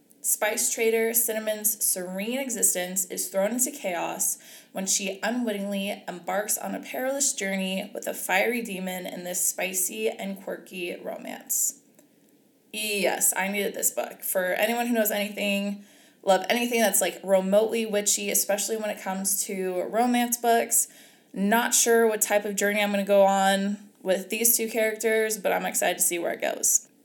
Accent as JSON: {"language": "English", "region": "East Coast", "country": "United States", "tie": "born or raised there", "said": "so I grew up on the East Coast, and pretty much everybody I know is on the East Coast"}